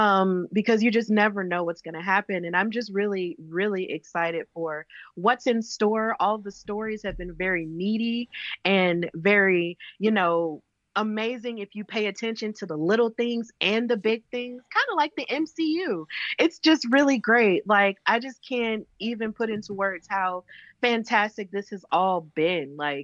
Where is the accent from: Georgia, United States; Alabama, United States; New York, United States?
Alabama, United States; Birmingham; in my hometown of Birmingham, Alabama, shout out to us